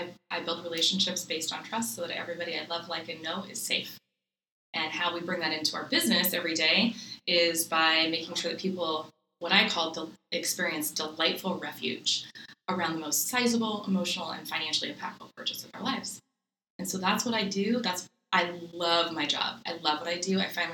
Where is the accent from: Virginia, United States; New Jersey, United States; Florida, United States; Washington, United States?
Washington, United States; Lakewood; I grew up south of Tacoma, but I still call myself a Seattleite. So I grew up in the city of Lakewood, Washington.